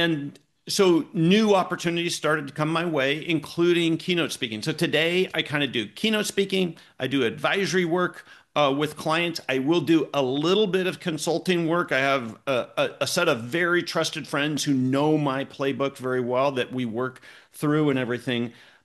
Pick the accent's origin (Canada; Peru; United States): United States; Portland, Oregon; I grew up in Portland, Oregon. I went to Oregon State.